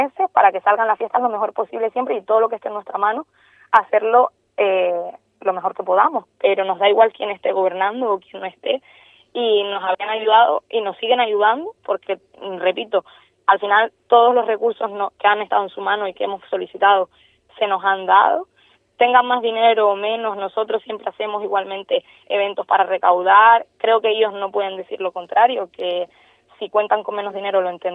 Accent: Tarajalejo, Canary Islands, Spain; con el pueblo de Tarajalejo, hablo yo porque es mi pueblo

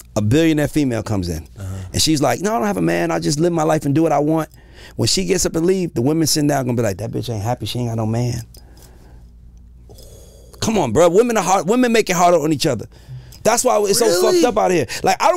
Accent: Atlanta, Georgia, United States; Nah, Atlanta's beautiful, brother. Uh-huh. I'm from Atlanta.

